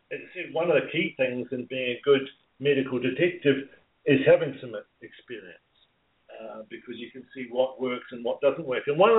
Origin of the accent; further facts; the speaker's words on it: South Island, New Zealand; now in Tamborine Mountain, Australia; I live in the Tambourine Mountain, which is part of the Gold Coast hinterland in Australia, but I'm from New Zealand originally, the South Island of New Zealand.